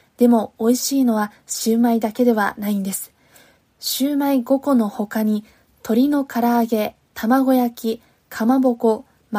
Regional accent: Yokohama, Kanagawa, Japan; 私は横浜生まれ、横浜育ちの浜っ子なので、

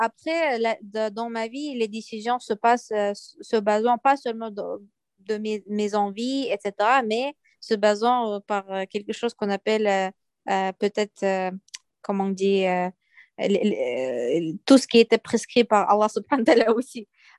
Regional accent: France; je dis, oui, voilà, je viens de France.

